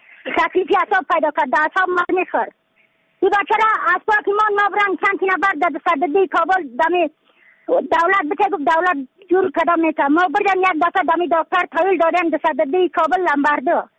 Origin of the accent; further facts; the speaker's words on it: Badakhshan, Afghanistan; از بدخشان هستم. مرکز بدخشان ولسوالی اکل پایان قیره وینگ.